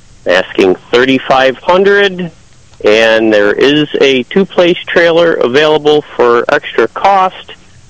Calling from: Chaffee, New York, United States

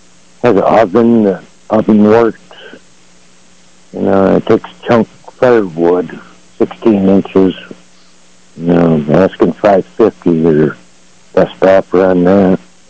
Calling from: Centerville, United States; Centerville.

